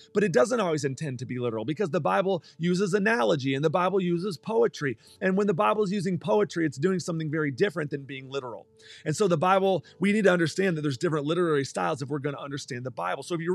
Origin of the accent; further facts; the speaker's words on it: Texas, United States; because it's the other one that I kind of can speak a little bit growing up in Texas, which is Spanish.